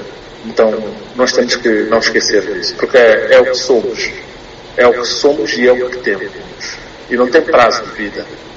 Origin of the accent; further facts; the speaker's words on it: Mozambique; E eu, como moçambicano, sou super privilegiado